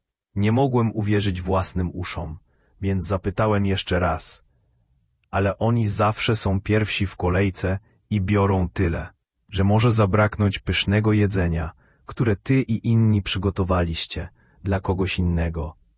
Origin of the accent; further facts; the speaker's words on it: Belarus; Pochodzę z Białorusi i jako dzieckie często widywałem w telewizji reklamy soku